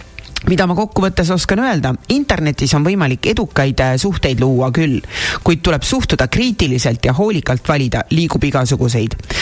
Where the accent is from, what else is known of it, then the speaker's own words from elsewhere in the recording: Tartu, Tartu County, Estonia; ma ise olen tartlane.